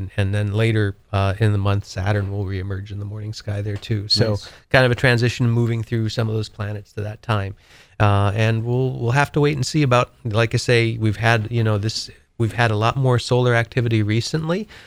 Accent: Wisconsin, United States; now in Maine, United States; Every time, you know, I've been here, you know, I've not seen the aurora here in Maine. Growing up in Wisconsin, I saw them several times.

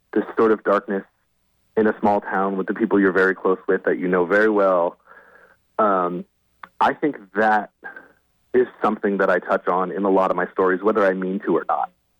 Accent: Maine, United States; I think that the small town Maine that I grew up in, there's a very strange atmosphere

